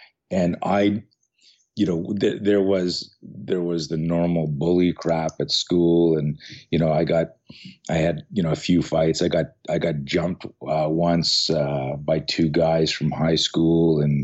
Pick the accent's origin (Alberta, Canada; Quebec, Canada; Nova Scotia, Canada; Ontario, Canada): Quebec, Canada; Montreal; now in San Diego, United States; No, actually, I'm formerly of Canada, and Montreal is where I grew up. I moved to the States in 2008.